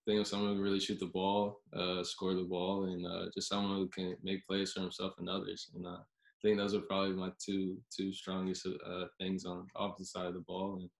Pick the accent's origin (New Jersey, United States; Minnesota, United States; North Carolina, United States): North Carolina, United States; Charlotte; kind of growing up in Charlotte, in AC country, it's always kind of a dream of mine to play in the ACC.